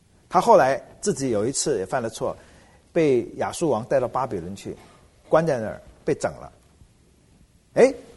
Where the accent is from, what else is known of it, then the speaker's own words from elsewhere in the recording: China; 我们中国人的想法总是好人就要寿终正寝的